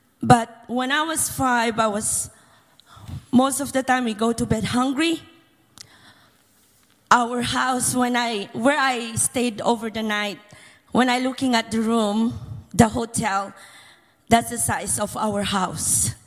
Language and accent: English; Philippines; now in United Kingdom; as I'm married now, and I'm from the Philippines, living in the UK, and I'm a British too.